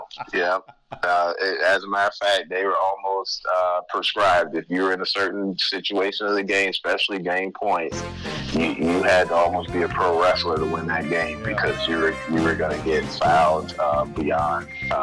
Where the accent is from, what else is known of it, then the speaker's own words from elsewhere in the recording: Detroit, Michigan, United States; Well, I thought I was the Pistons growing up in Detroit.